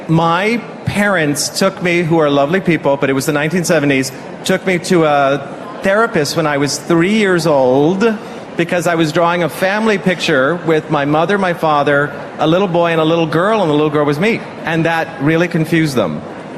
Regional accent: Rockville, Maryland, United States; I remember a friend I made in college, when I told him I was from Rockville, Maryland, he said, now I understand why you dress the way you do.

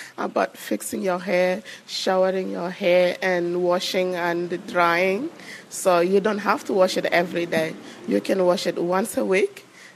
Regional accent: South Sudan; English is a second language; now in Hobart, Australia; I'm from South Sudan. I live in Hobart for 10 years.

